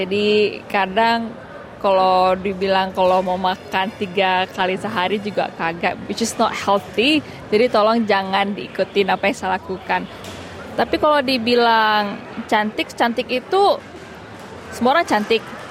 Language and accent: Indonesian; Indonesia; now in Australia; walaupun saya dari Indonesia, lahir Indonesia, sekarang udah jadi warga negara Australia